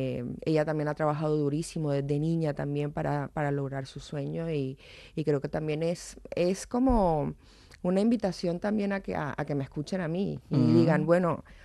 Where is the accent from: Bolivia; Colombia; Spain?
Colombia; Barranquilla, Atlántico; en mi tierra, en Barranquilla.